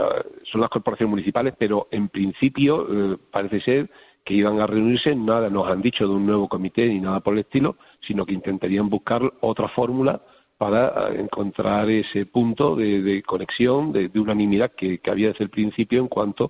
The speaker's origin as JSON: {"language": "Spanish", "region": "Extremadura", "country": "Spain", "said": "nosotros somos ciudadanos de Extremadura, de estos municipios, muchos de nosotros, y vivimos aquí"}